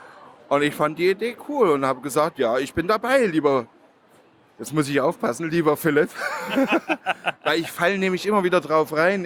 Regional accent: Leipzig, Saxony, Germany; born there; Ich bin ja gebürtiger Leipziger

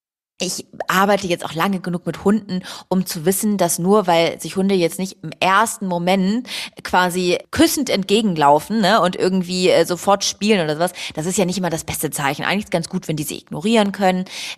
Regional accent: Hanover, Lower Saxony, Germany; Ich komme aus Hannover ursprünglich

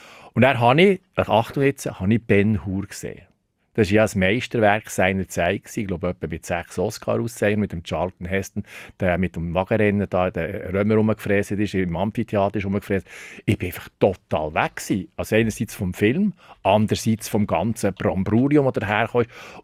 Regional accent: Thun, Bern, Switzerland; Mal, ich bin in Thun aufgewachsen

